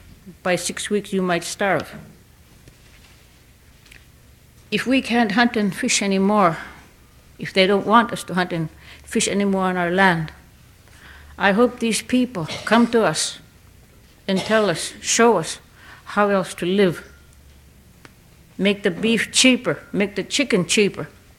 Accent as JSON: {"language": "English", "town": "Elim", "region": "Alaska", "country": "United States", "said": "I'm from Elam."}